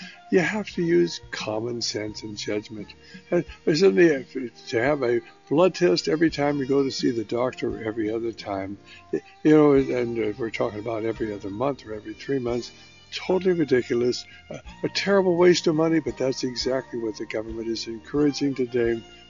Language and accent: English; Oakland, California, United States; Well, I was born and raised in Oakland. I mean, McChesney High School up on Excelsior Avenue.